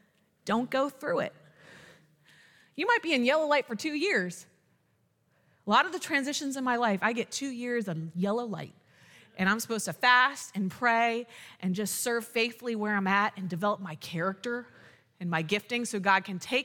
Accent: United States; I'm an American. I'm proud to be American, you know, whatever.

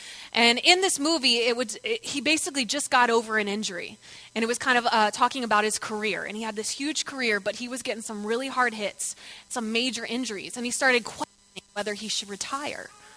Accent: East Coast, United States; Also, I've been known to talk fast. I'm from the East Coast.

